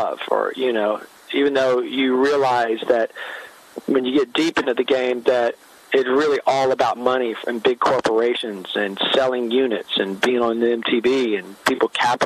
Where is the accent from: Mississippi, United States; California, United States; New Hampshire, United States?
Mississippi, United States; I grew up in Mississippi with a very, very small family.